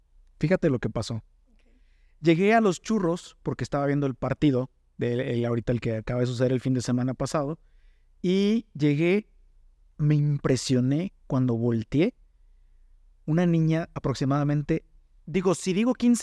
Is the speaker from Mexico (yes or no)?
yes; Mexico; en las que nosotros como mexicanos, nos hemos encontrado siempre con un cállate